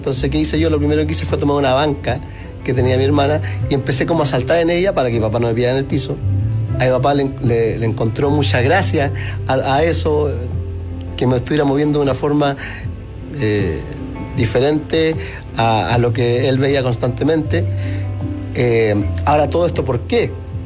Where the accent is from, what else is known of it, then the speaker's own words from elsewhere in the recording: Talca, Maule, Chile; born there; yo nací en 1980 en la ciudad de Talca.